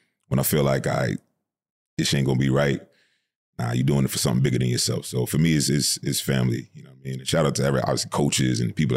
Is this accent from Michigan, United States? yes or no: no; New York, United States; This guy's story, he hated me because I was from New York until he got cool with me.